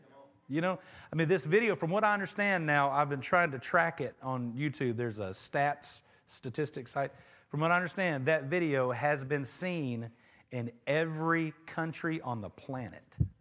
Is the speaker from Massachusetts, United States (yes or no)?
no; Mobile, Alabama, United States; I'm a pastor from Mobile, Alabama.